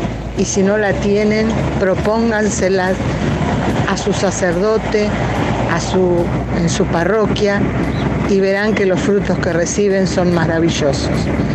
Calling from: La Plata, Buenos Aires Province, Argentina; de Citibel, La Plata, provincia de Buenos Aires.

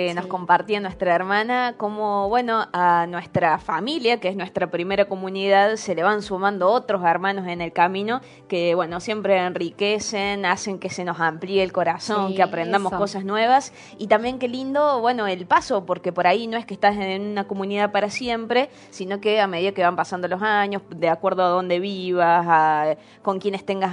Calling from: Concepción del Uruguay, Entre Ríos, Argentina; soy Concepción de Uruguay y los escucho siempre.

